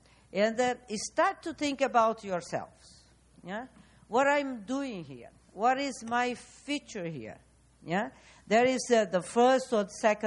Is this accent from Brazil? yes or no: yes; Brazil; So I'm from Brazil. Brazil is a developing country, but I already been in the board.